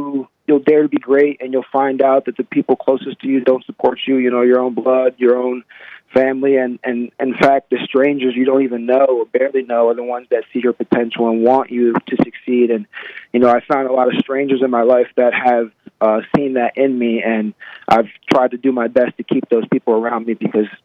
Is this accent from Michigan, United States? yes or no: no; Millville, New Jersey, United States; now in Cherry Hill, United States; as you know … I'm from Millville, New Jersey. I live in Cherry Hill, New Jersey